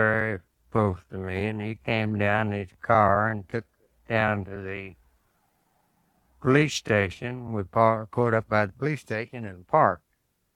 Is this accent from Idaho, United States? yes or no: no; Tulsa, Oklahoma, United States; moved away as an adult; I was just out of high school. I graduated from Tulsa High School, Central High School, when they were that was the only high school I left there